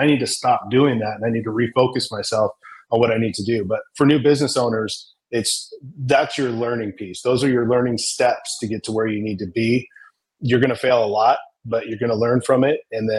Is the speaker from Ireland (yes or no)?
no; Wenatchee, Washington, United States; born there; I was born in Wenatchee, Washington.